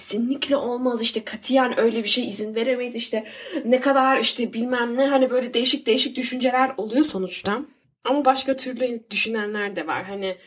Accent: Germany; biz sonuçta Almanya'da doğup büyüdük.

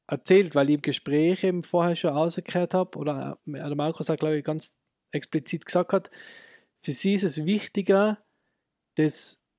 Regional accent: Austria; Bei uns in Österreich ist das, und in Deutschland glaube ich auch, ist es ganz anders, oder?

